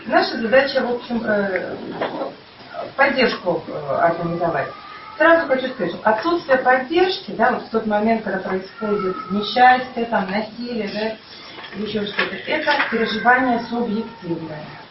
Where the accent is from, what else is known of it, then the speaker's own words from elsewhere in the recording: Odesa, Odesa Oblast, Ukraine; я приехала из Одессы.